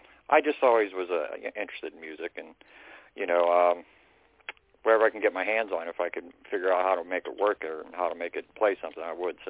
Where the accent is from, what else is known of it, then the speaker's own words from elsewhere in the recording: Greensburg, Pennsylvania, United States; I was born and raised in Greensburg. So. And, you know, Pittsburgh, I would just, well, we're simple because Pittsburgh was only 20 minutes away.